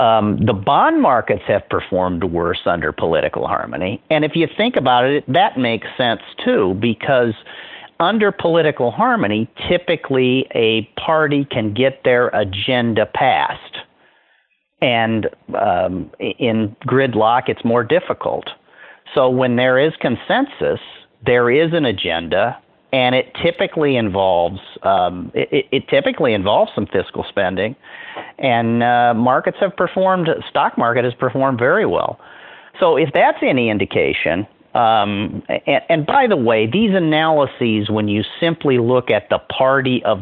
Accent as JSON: {"language": "English", "town": "Omaha", "region": "Nebraska", "country": "United States", "tie": "born or raised there", "said": "I grew up in Omaha, Nebraska. I grew up in the shadow of Berkshire Hathaway and Mr. Buffett."}